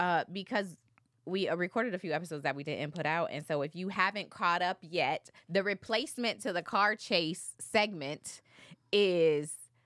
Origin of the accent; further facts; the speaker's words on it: Ohio, United States; But we're from Ohio. So my dad was like, if you're going to get one, it's going to be the Buckeyes.